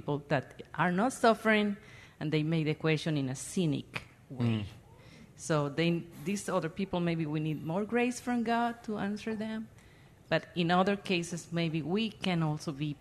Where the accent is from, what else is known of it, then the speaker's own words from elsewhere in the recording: Dominican Republic; I am from the Dominican Republic in the Caribbean.